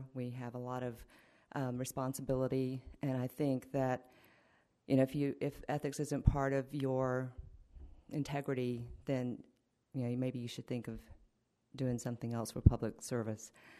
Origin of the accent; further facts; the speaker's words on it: Atlantic Beach, Florida, United States; I'm from Atlantic Beach.